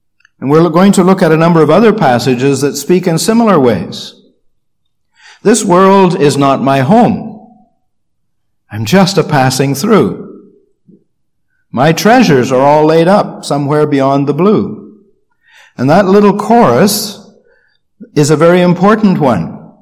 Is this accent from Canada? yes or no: yes; Canada; Yes, I'm a Canadian. In my Bible bag, I have a passport that was granted me in 1951 as a British subject, and I carry a Canadian passport.